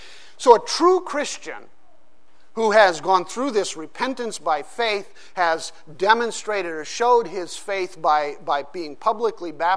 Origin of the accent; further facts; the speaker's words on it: Pakistan; When I was growing up in Pakistan, parents, missionaries there in Pakistan